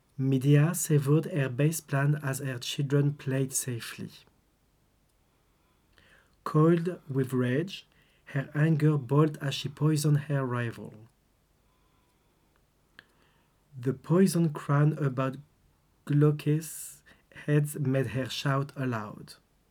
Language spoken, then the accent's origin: English; France; English is a second language; moved away as an adult; also born or lived in Glasgow, United Kingdom / Canada; And so I come from France, and I came over to Glasgow the first time when I was 21 years old. I stayed here for 14 years, then moved to Canada for 10 years.